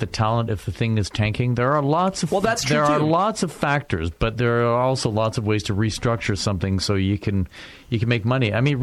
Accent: Lakeview, Ontario, Canada; Near us, I grew up in Lakeview.

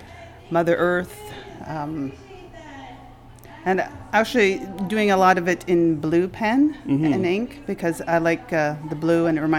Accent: Ontario, Canada; I come from Chippewas of Nawash, near Shingaming, which is just north of here, north of Wyarton.

